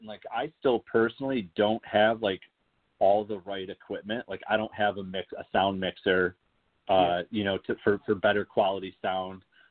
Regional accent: Oswego, New York, United States; It's a local company here in my hometown.

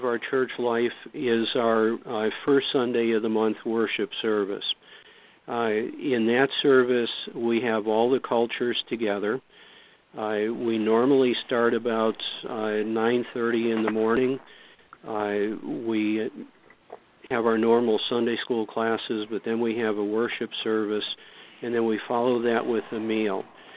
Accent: Cleveland, Ohio, United States; When I look back at my history, I grew up in Cleveland, Ohio, and I was in my late teens, early 20s when the race riots hit Cleveland.

